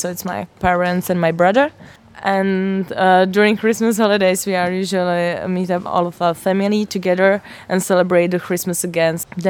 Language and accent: English; Czechia; English is a second language; and I'm coming from Czech Republic.